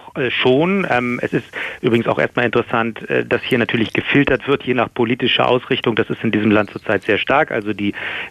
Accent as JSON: {"language": "German", "country": "Germany", "said": "ich bin ja auch als Deutscher hier natürlich nicht so auffällig wie jemand mit Kopftuch"}